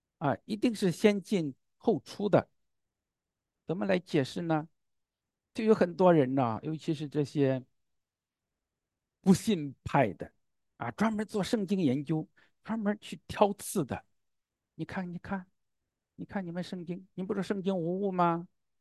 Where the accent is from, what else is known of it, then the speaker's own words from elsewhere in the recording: Zhengzhou, Henan, China; 在我的家乡郑州也是嘛，新开发区不一样了